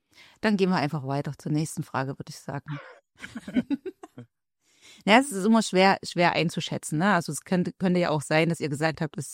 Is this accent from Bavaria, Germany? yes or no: no; Chemnitz, Saxony, Germany; also ich komme ja nun auch aus dem tiefsten Osten der Republik. Ich komme aus Chemnitz